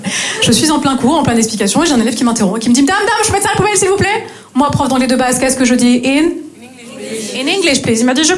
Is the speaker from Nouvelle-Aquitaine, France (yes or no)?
no; Grand Est, France; moved away as an adult; now in Marseille, France; Je viens du nord-est de la France et je me suis installée ici à Marseille il y a tout juste 3 ans et demi.